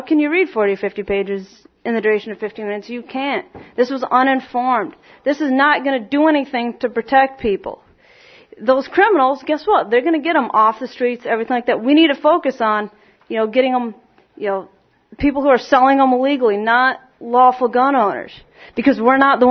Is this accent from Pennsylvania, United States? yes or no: no; Freeville, New York, United States; I'm from the Freeville area, lifelong Tompkins County resident.